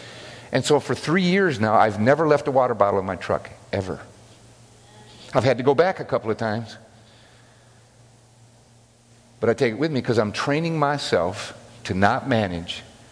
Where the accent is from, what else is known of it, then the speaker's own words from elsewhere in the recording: the South, United States; I'm from the South, and that's how I run.